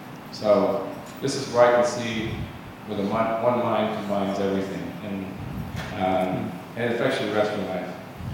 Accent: Ohio, United States; I grew up in Ohio, and I have my master's degree in counseling

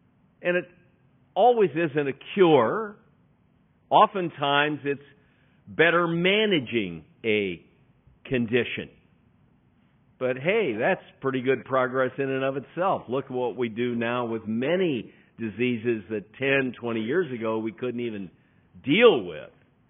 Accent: Missouri, United States; I'm from Missouri. We just had this big tornado out in Joplin, Missouri, killed 120 people.

